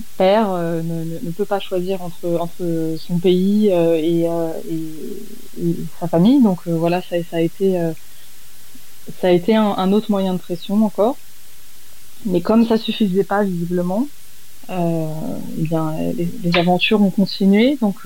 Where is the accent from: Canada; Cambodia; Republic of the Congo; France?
France; Donc, comme moi, je suis française, j'habitais à Jérusalem avec lui